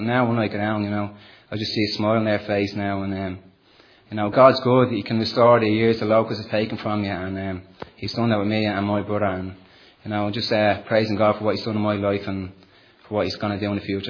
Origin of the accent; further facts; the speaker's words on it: Dublin, Leinster, Ireland; I'm from Tallaght, Dublin. My story is quite similar to Shane's. I grew up in a Catholic family